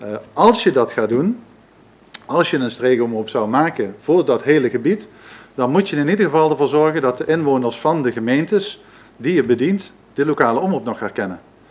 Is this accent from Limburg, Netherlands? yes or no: yes; Herten, Limburg, Netherlands; now in Beesel, Netherlands; Ik ben zelf inwoner van de gemeente Bezel. Ik ben zelf afkomstig uit Herten.